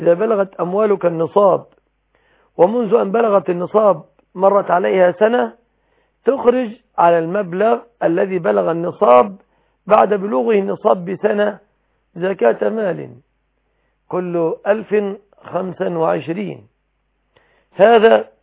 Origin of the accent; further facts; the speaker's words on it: Egypt; بلادنا مصر